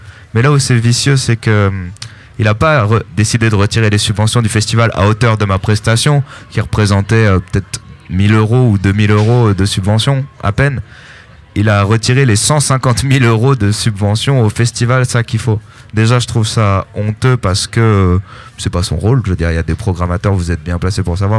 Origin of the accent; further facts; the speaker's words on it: Caen, Normandy, France; Non, en plus je viens de Caen.